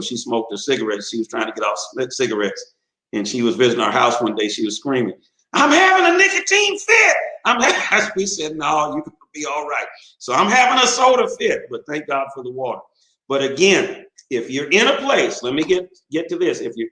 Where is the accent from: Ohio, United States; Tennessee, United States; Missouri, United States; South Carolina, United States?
Missouri, United States; Washington; accent: Washingtonian Missouri; Oh, I got my Washingtonian Missouri accent mixed up.